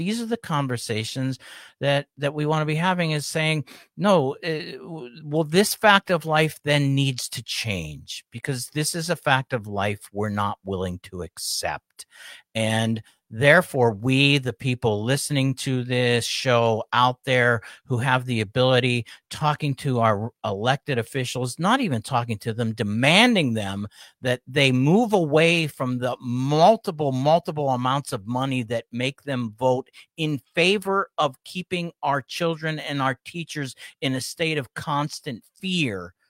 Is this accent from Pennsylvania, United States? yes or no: yes; Pittsburgh, Pennsylvania, United States; Hey, I'm originally from Pittsburgh.